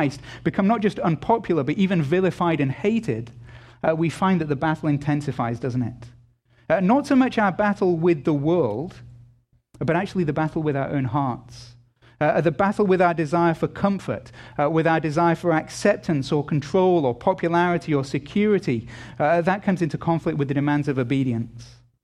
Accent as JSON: {"language": "English", "region": "England", "country": "United Kingdom", "said": "especially so close to the 4th of July, as an Englishman."}